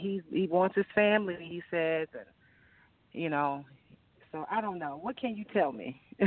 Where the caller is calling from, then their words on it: Virginia, United States; I'm calling from Virginia.